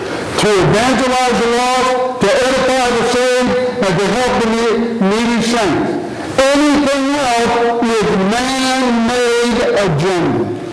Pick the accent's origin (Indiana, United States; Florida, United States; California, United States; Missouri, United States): Indiana, United States; You know, when I grew up in Indiana, the Roman Catholic Church lived in my town, they had a Monte Carlo night.